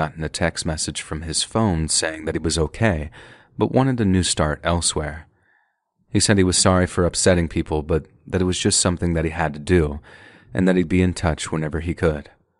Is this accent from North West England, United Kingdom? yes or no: yes; Widnes, North West England, United Kingdom; I'm from Widnes in northwestern England